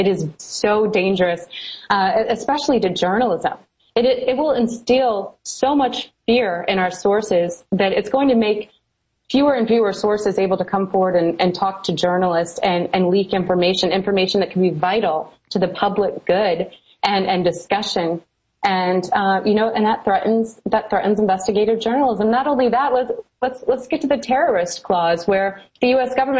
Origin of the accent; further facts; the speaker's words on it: Midwest, United States; You know, I grew up in the Midwest.